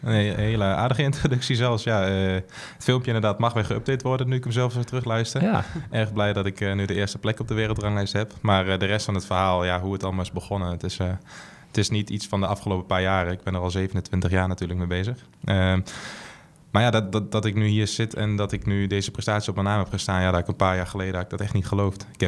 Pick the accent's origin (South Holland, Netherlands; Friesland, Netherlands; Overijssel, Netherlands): Overijssel, Netherlands; Ik ben geboren in Twente. Daar kom ik ook vandaan, altijd opgegroeid.